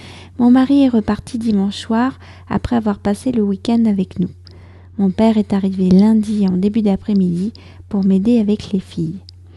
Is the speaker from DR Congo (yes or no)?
no; France; je suis française, j'habite près de Paris